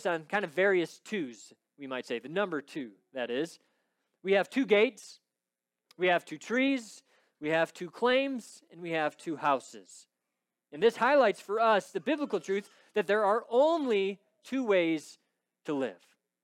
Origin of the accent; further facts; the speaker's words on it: Detroit, Michigan, United States; this street is much like the highways that I grew up near in Metro Detroit, where you've got 4, 5, 6 lanes of traffic.